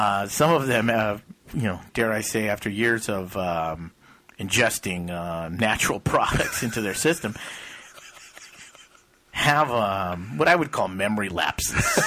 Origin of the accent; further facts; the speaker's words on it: Los Angeles, California, United States; I grew up in El Sereno, which is funny because in Italian that means the serene one. So, of course, that's where I should be coming from.